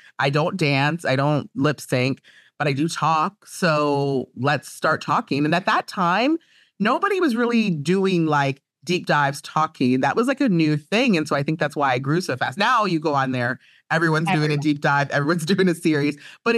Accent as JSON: {"language": "English", "region": "Virginia", "country": "United States", "tie": "born or raised there", "said": "I grew up in the South. I grew up, well, it was Northern Virginia. So it's like right outside of DC."}